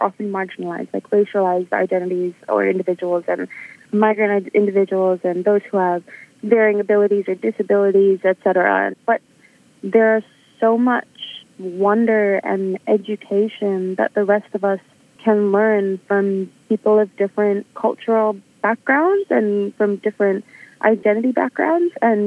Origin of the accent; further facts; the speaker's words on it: Sri Lanka; moved away as an adult; Yeah, so I'm from Sri Lanka originally. And honestly, moving here as an adult and operating within the system as an adult migrant is crazy.